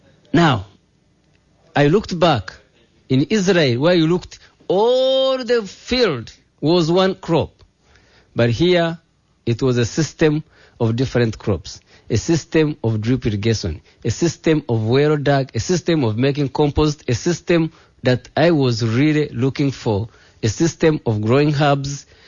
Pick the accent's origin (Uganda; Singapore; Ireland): Uganda; now in United States; I'm coming from Uganda. I'm coming from a grass-thatched house, from the little village.